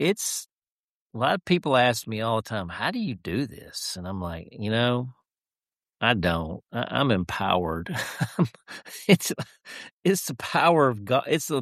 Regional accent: Dumas, United States; I have a funeral this afternoon in my hometown, getting to preside over the funeral, the celebration of life for an old family friend, Jan Farmer

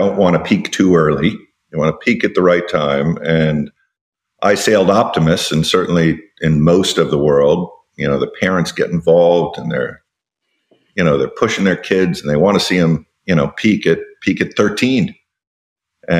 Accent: Coconut Grove, Florida, United States; I grew up in Coconut Grove.

